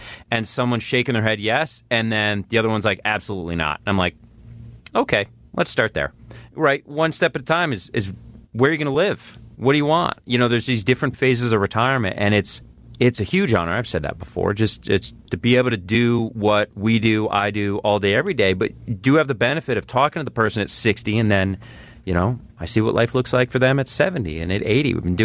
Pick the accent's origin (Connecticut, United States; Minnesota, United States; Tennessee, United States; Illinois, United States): Connecticut, United States; Durham; And I grew up in Durham. The Durham Fair is here.